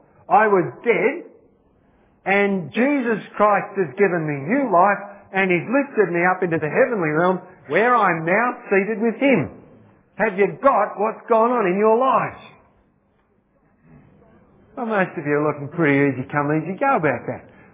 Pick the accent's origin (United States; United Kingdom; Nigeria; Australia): Australia; born there; I'm fair dinkum Australian. I was born in Australia.